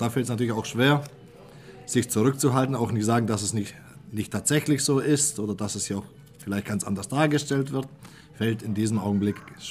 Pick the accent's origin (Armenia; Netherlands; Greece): Greece; now in Germany; Dadurch, dass es bei uns in Griechenland ja viel wärmer ist, sind ganz andere Essgewohnheiten wie hier in Deutschland.